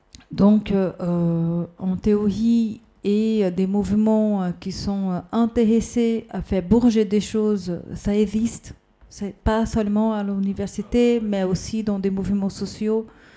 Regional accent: São Paulo, Brazil; now in France; Par exemple, je suis de São Paulo pour aller à Rio

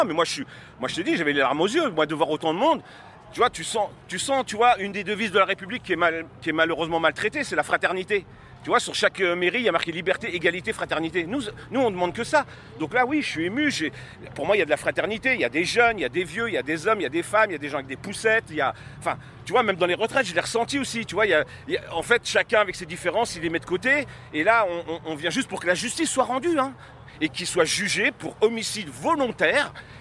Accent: Nanterre, Île-de-France, France; born there; moi, j'ai 61 ans. Je suis né à Nanterre. C'est chez moi, ici

